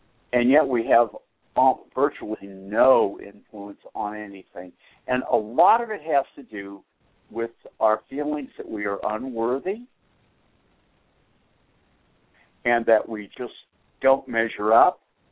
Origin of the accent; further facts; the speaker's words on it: Boston, Massachusetts, United States; I grew up Roman Catholic in Boston, and I remember going to confession on every Saturday afternoon.